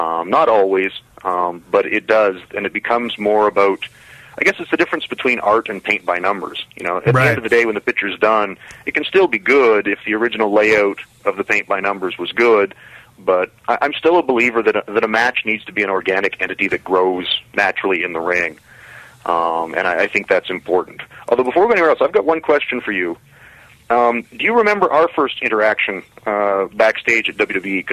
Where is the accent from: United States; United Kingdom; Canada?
Canada; Calgary, Alberta; because it was in Calgary, my hometown.